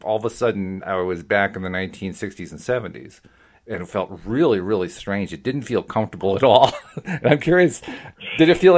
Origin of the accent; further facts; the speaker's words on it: Schenectady, New York, United States; I grew up in Schenectady, New York, and I showed my hometown to Louise within a year or two after we